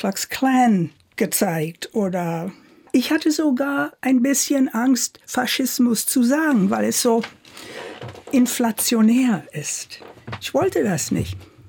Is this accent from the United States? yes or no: yes; Northern United States, United States; German is a second language; now in Germany; ich bin 44 geboren, ich habe das ja alles noch erlebt. Ich kann zurückdenken an Sachen, wo ich aufgewachsen bin, im Norden, nicht im Süden.